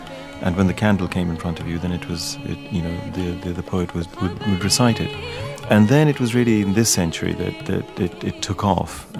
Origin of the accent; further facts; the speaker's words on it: Lucknow, Uttar Pradesh, India; born there; English is a second language; I was born in Lucknow